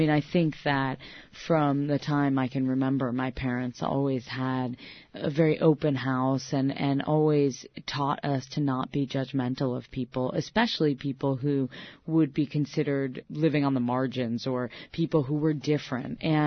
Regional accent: Westport, Connecticut, United States; I grew up in Westport, Connecticut, and we are pretty much the only family where everyone is incredibly happy

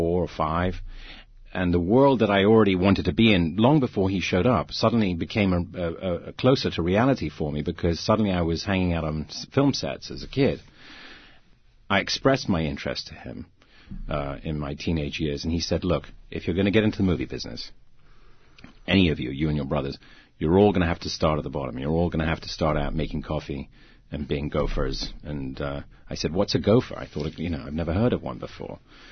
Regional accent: England, United Kingdom; We had two channels, this dates me, we had two channels growing up in England, black and white TV. We didn't get color until 67.

